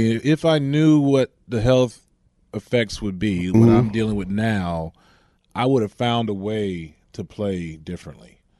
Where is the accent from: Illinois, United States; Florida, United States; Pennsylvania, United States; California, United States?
California, United States; Berkeley; You know, I'm from Berkeley, California